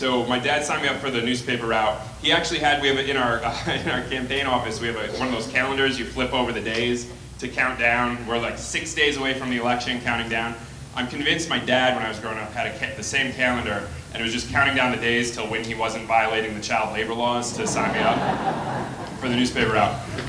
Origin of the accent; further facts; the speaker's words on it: Endicott, New York, United States; I grew up in Endicott, New York.